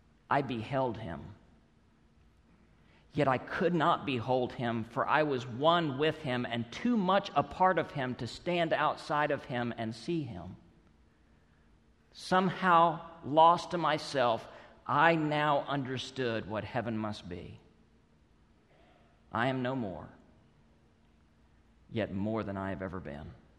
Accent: Texas, United States; So where I grew up in West Texas, in my hometown, your street address said something about where you stacked up socially.

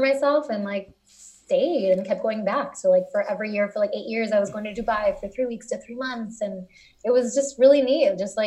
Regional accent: United States; born there; I was born in the States, but my family is from Puerto Rico, Greece, Palestine, and England.

